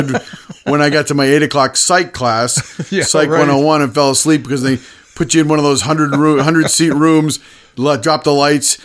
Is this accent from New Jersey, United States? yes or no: yes; Wyckoff, New Jersey, United States; Grew up in North Jersey. Okay. I grew up in a town called Wyckoff, New Jersey, which is about 20 minutes outside the city.